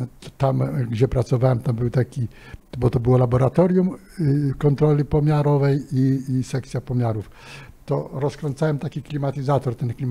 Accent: Szczecin, West Pomeranian Voivodeship, Poland; jestem ze Szczecina, wróciłem do Szczecina

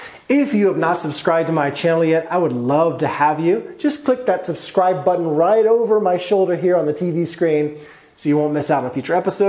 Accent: Texas, United States; I recognized them immediately from my fishing days growing up in Texas.

